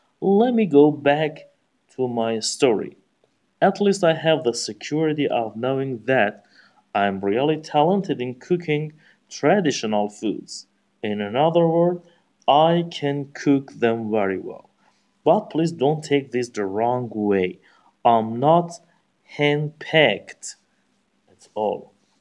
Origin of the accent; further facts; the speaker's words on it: Kermanshah, Kermanshah Province, Iran; I was born and grew up in Kermanshah, which is located in west part of Iran. I mean, I'm originally from Kermanshah. It is clear as a crystal, I'm Iranian